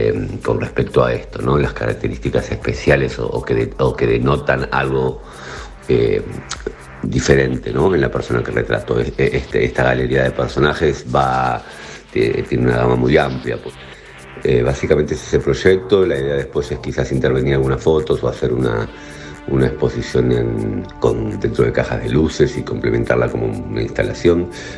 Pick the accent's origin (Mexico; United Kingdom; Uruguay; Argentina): Argentina; also born or lived in Spain; now in United States; soy argentino y he vivido mucho tiempo en España, en Europa, y ahora vivo en Estados Unidos, entre Estados Unidos y Buenos Aires. La pandemia me agarró en Argentina, feliz de estar acá